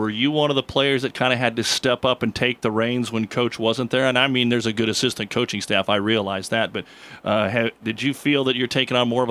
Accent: Nebraska, United States; There's, of course, growing up in Nebraska

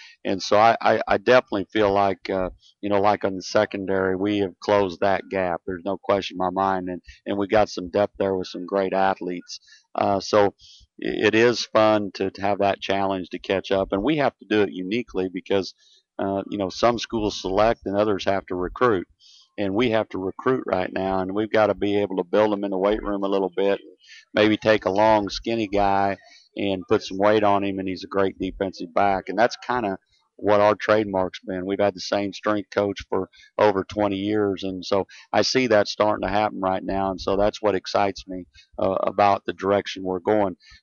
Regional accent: Kansas, United States; You know, I grew up in Kansas and so forth

